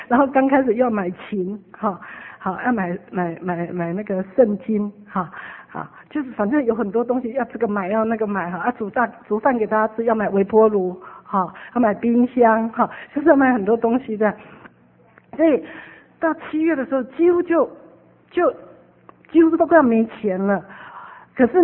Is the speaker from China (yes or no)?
no; Taiwan; 我从台湾来我只带了几千块